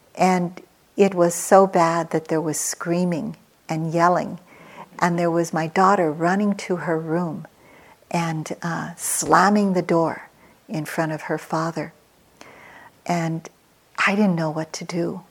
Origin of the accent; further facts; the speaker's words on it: Philippines; moved away as an adult; now in United States; I came to America with three small children as a single parent. I came from the Philippines.